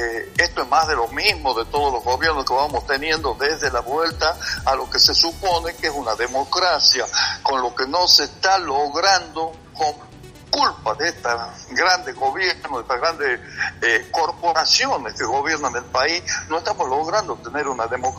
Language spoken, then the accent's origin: Spanish; Argentina; como argentino, como patriota, no podemos aceptar que se siga entregando así la patria